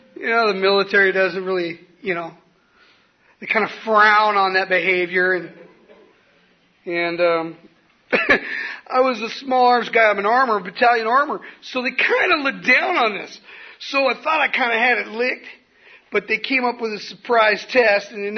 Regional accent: Santee, California, United States; And I'm thinking, man, I'm from Santee. You don't know nothing about strong.

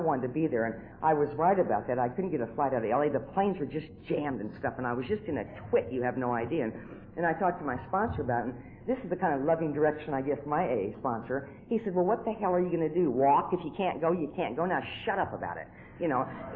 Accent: Nebraska, United States; And you know, when I was growing up in Nebraska, there just wasn't a hell of a lot of drugs on the street.

